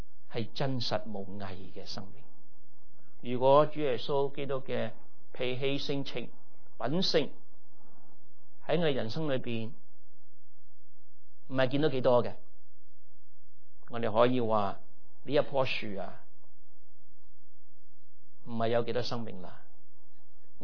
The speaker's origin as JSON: {"language": "Cantonese", "country": "China", "said": "狼可以用羊皮来挂，我们中国人都用这句说话，是不是？"}